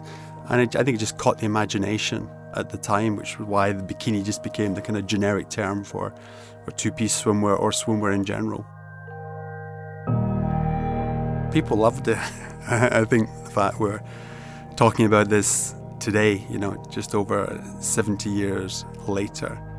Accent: Glasgow, Scotland, United Kingdom; I was born in Glasgow and brought up in Glasgow

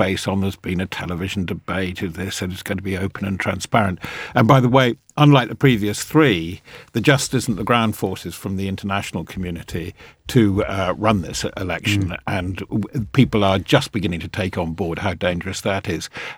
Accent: England, United Kingdom; as an Englishman

